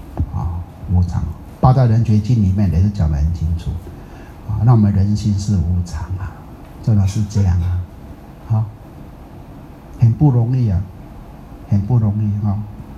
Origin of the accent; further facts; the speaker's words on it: Taiwan; 以前我们乡下是这样呢。50年前，我们台湾的乡下刚崩坏的乡下都这样呢。